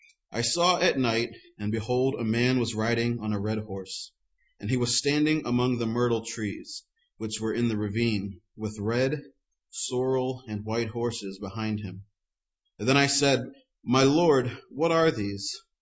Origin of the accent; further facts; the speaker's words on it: Connecticut, United States; Actually, I was born and raised in New England. I was born in Connecticut, and I lived up in Connecticut up and through ninth grade